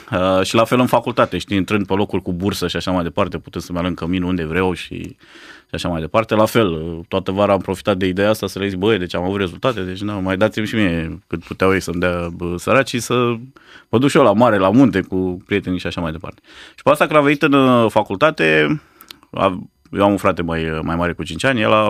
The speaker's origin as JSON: {"language": "Romanian", "town": "Târgu Jiu", "region": "Gorj County", "country": "Romania", "tie": "born or raised there", "moved": "yes", "lives_now": "United States", "said": "am copilărit, am crescut în Târgu Jiu, am fost la un liceu de informatică"}